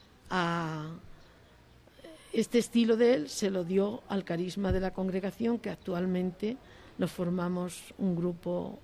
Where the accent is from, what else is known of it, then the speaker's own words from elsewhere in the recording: Huelva, Andalusia, Spain; A mí me fue calando siendo una niña y estudiando en el colegio de allá de Huelva, de donde soy